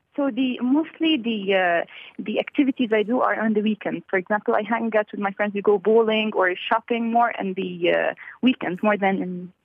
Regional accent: Riyadh, Riyadh Province, Saudi Arabia; born there; German is a second language; Ich bin 18 Jahre alt. Ich komme aus Syrien und ich wohne hier in Riad, Saudi-Arabien. Ich war hier geboren.

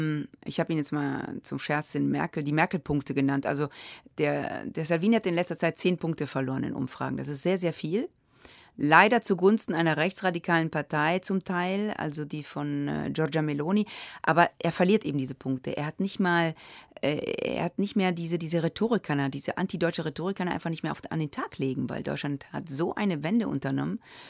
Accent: Rome, Lazio, Italy; ich bin ja in Rom aufgewachsen

